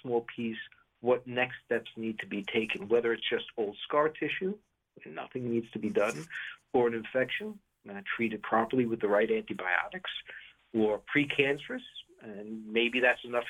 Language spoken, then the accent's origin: English; Brooklyn, New York, United States; Well, I know that my accent might give me away, but I grew up in Brooklyn